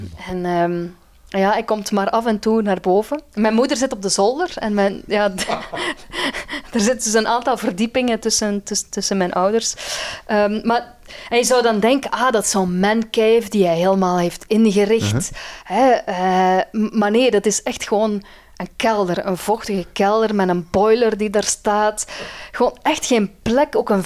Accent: Veurne, Flanders, Belgium; now in Antwerp, Belgium; Wij hadden in Veurne, de stad waar ik ben geboren en getogen, een bibliotheek.

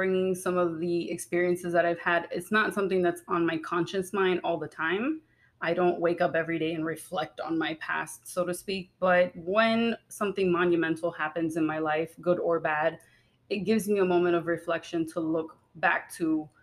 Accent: Miami, Florida, United States; Growing up in Miami, I just, for some reason, was always the nerd.

